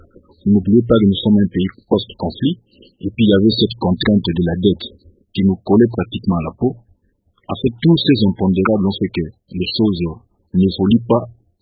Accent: DR Congo; Moi, je crois qu'il faut reconnaître qu'en tant que Congolais, qu'il y a des avancées qui sont là

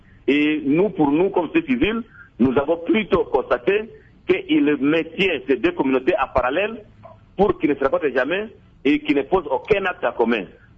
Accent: Ituri, DR Congo; Nous sommes nés et grandis à Ituri, même si on a la chance de vivre ailleurs au Congo.

